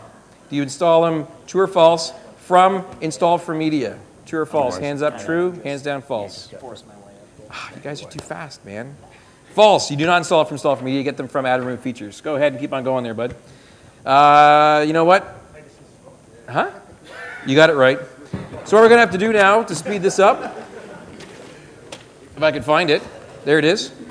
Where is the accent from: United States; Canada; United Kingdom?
Canada; moved away; I'm from Canada. I don't currently live in Canada.